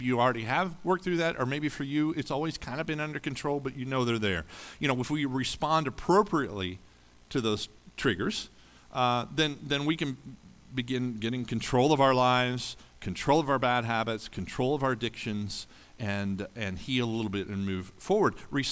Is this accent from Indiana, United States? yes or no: yes; Indiana, United States; I grew up in the Hoosier State, right?